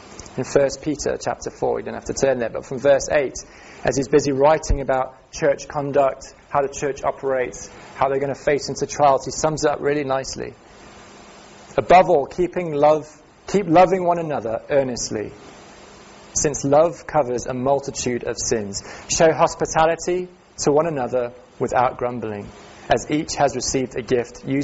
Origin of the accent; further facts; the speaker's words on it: South Africa; Growing up in South Africa, there were some jobs, and this was a natural thing that you see as a part of the culture